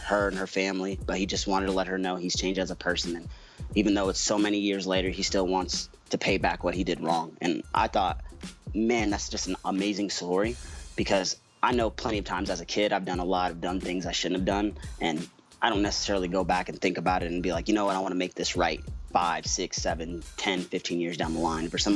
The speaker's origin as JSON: {"language": "English", "region": "Oklahoma", "country": "United States", "said": "He said we're from Oklahoma. Yeah, we are, for sure."}